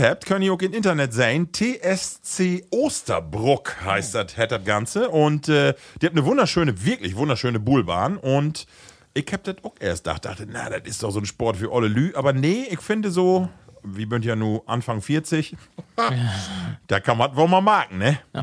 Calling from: Münster, North Rhine-Westphalia, Germany; Grüße aus Münster, ehemals komme ich aus Flechum.

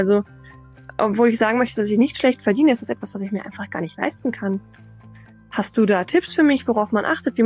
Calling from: Bielefeld, North Rhine-Westphalia, Germany; Ich komme aus der Region Bielefeld.

